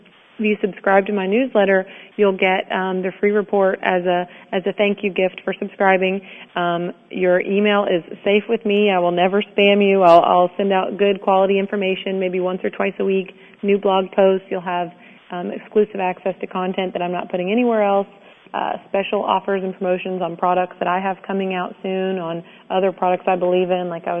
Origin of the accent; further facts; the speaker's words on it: Kentucky, United States; I don't know if it's from, because we're from Kentucky or what. Everybody else says … yeah, we say